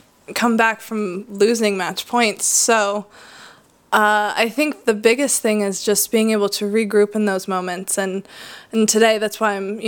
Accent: United States; But I grew up in the States where we don't really have red clay.

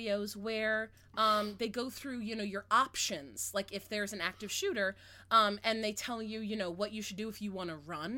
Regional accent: Orlando, Florida, United States; I'm from Orlando.

